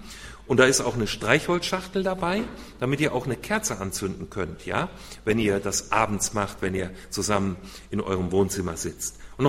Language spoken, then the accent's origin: German; Hesse, Germany; Ich muss nach Hessen zurück, ich bin ein Hesse, ich muss heute wählen